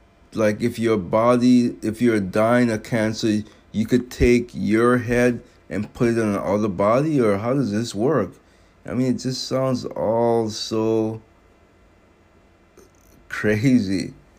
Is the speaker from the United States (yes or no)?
yes; United States; born there; I was born in America.